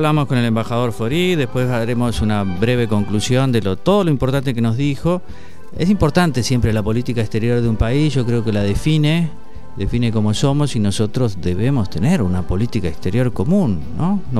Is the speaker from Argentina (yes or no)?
yes; Entre Ríos, Argentina; Yo soy de Entre Ríos, siempre hemos tenido admiración por los santafesinos